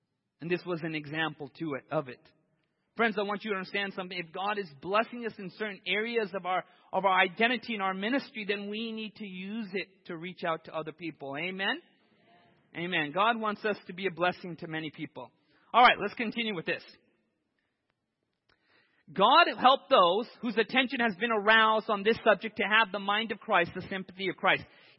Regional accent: California, United States; I grew up in Southern California.

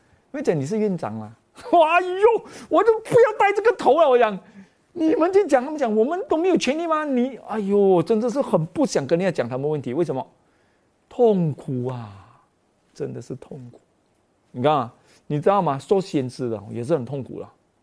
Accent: Malaysia; 吉拉叫吉拉，我们马来西亚人叫吉拉

